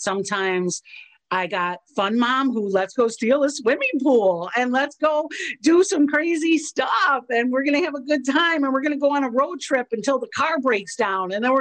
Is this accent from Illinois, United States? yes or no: yes; Chicago, Illinois, United States; I'm in Chicago. I live in Chicago. I'm born and raised in Chicago, so I'm in Chicago.